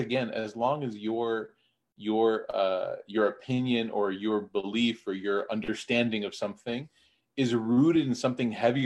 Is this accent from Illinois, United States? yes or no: yes; Chicago, Illinois, United States; And then I grew up in Chicago, which was heavily Deobandi, where I was Hanafi Deobandi.